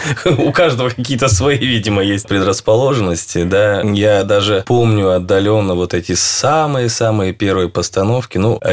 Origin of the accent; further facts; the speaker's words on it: Russia; born there; я очень рад, что я родился в России, в Советском Союзе.